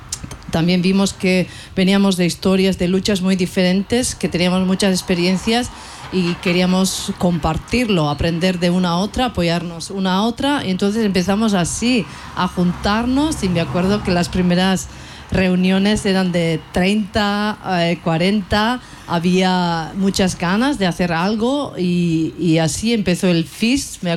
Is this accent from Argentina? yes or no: no; Basque Country, Spain; también yo que vengo de Euskal Herria, País Vasco